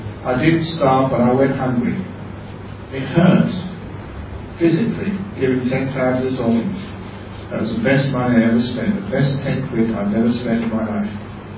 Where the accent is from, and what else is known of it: London, United Kingdom